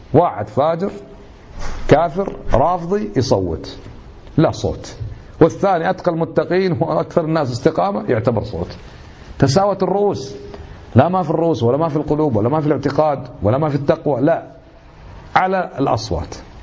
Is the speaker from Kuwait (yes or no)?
yes; Kuwait; وهذا عندنا والله في الكويت يا أخوان، عندنا في الكويت ناس